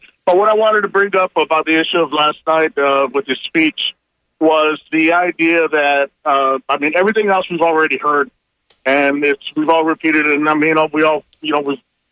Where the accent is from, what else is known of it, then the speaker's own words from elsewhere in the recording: California, United States; I'm from California. My mother's from Tijuana, but she's a Yaqui Indian